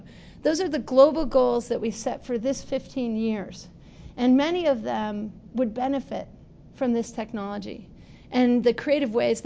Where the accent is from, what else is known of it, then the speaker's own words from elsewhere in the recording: Buffalo, New York, United States; I'm from Buffalo, and so I was happy to see their commitments here